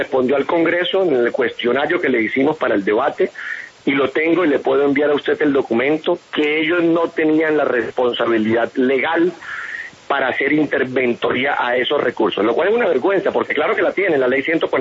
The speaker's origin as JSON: {"language": "Spanish", "country": "Colombia", "said": "ahora somos los colombianos"}